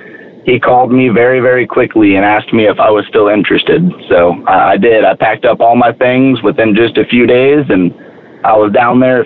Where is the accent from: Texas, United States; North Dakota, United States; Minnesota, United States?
Texas, United States; Spring; born there; So I was born in Spring, Texas. My dad is a pastor, so we opened up a church up here, and so we really got involved in the area and in the community.